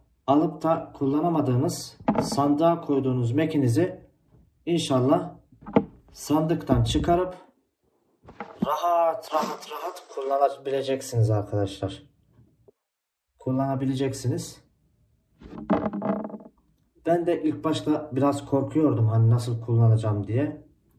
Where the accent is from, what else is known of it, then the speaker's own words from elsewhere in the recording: Niğde, Turkey; 2013'ten beri memleketim olan Niğde'de çalışıyorum. Şu anda hala Niğde'deyim zaten.